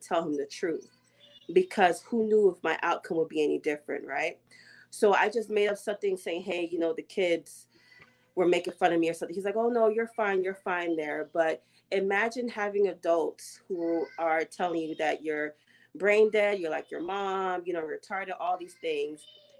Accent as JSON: {"language": "English", "country": "Nigeria", "said": "being Nigerian is a trauma for me."}